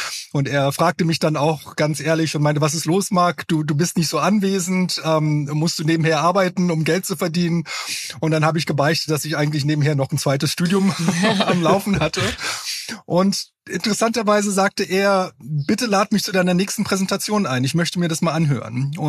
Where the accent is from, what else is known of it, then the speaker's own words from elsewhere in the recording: Kumasi, Ashanti, Ghana; Und ich bin ja in Kumasi groß geworden. Das ist eigentlich die zweitgrößte Stadt Ghanas und eigentlich die Heimat der der Ashanti